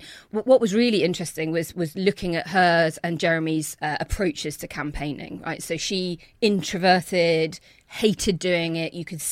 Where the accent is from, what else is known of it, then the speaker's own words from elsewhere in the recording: Belfast, Northern Ireland, United Kingdom; I grew up in Belfast.